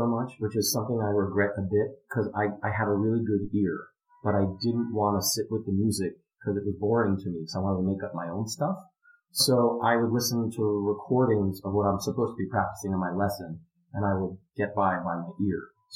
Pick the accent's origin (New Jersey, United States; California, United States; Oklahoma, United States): New Jersey, United States; I was about 5 or 6 years old, and I grew up in New Jersey, and my parents took us to a matinee of Annie